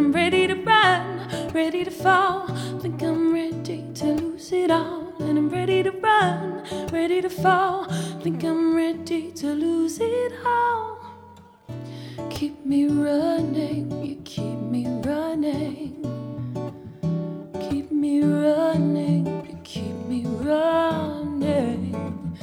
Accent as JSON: {"language": "English", "region": "London", "country": "United Kingdom", "said": "Yeah, I'm from South London."}